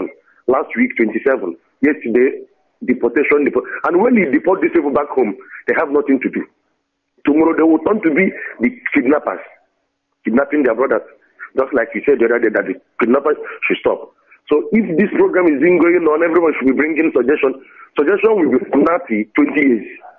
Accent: Ohaji, Imo, Nigeria; now in Greece; I'm from Ohaji, Owerri, yes.

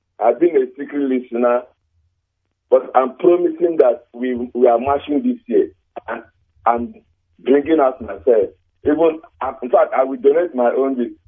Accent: Nnewi, Anambra, Nigeria; now in Belgium; I come from Newi.

